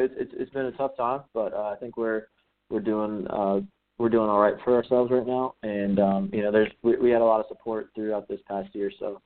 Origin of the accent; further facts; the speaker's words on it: Tampa, Florida, United States; Yes, we grew up in Tampa, Florida.